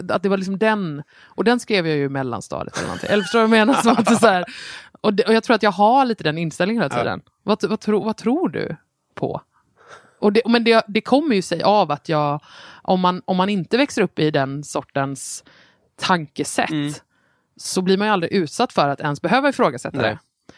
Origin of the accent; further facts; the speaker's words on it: Nybro, Kalmar County, Sweden; Nej, jag är uppvuxen i Småland, så nej.